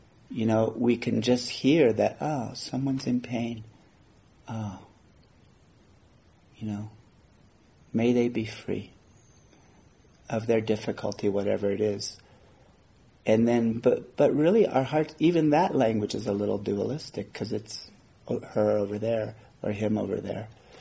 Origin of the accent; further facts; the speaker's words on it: Oklahoma, United States; I'm from Oklahoma, and my mom just flew into Tulsa